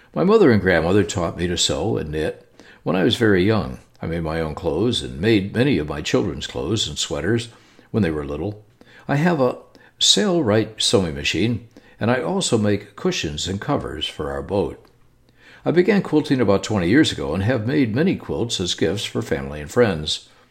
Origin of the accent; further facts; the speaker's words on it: New Jersey, United States; Even though we grew up in New Jersey and had lived through many cold winters